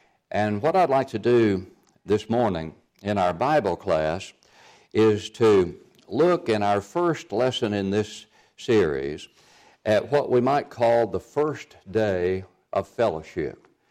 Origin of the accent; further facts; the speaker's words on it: Murfreesboro, Tennessee, United States; born there; I was born in Murfreesboro, but we were living on Short Mountain Street, so this highway reminds me of some very important times in my life.